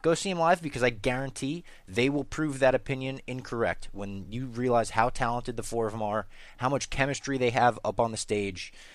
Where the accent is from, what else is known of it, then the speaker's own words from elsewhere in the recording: New Jersey, United States; That being said, I'm from New Jersey, and we have the Jersey Devil there. That's our version of Bigfoot.